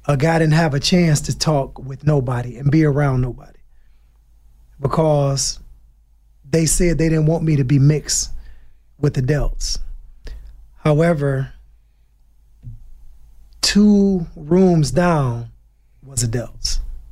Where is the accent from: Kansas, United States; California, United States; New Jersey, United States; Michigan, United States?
Michigan, United States; I am from Michigan